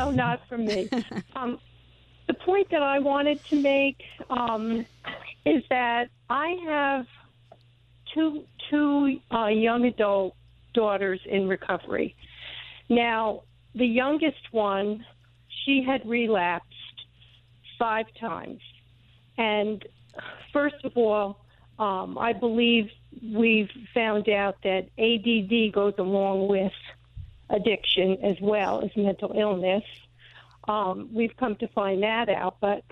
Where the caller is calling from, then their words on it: East Fishkill, New York, United States; East Fishkill.